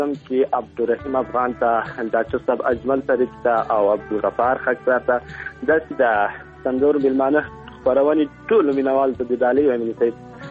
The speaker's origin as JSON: {"language": "Pashto", "region": "Ghazni", "country": "Afghanistan", "lives_now": "Helmand, Afghanistan", "said": "مونږ د هلمند نه یو، مونږ د غزنی یو، او دلته هلمند ته راغلي یو، یو څو کوره یو"}